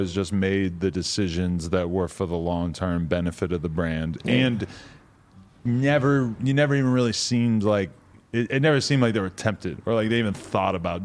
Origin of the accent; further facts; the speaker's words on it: New Hampshire, United States; New Hampshire. Right. Ooh. Outside, like 45 minutes outside of Boston.